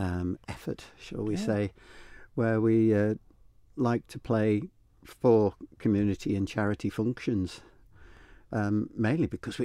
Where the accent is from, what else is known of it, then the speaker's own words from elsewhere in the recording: Isle of Man; I am, yes.